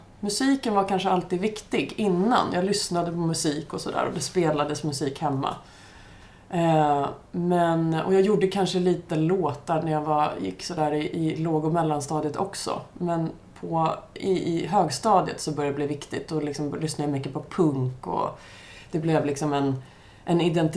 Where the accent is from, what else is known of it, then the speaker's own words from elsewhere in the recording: Trollbäcken, Stockholm County, Sweden; jag växte upp i Trollbäcken, nära Leplan. Gick Fornudden, gick i Kumla och sen gick i Tyresö gymnasium.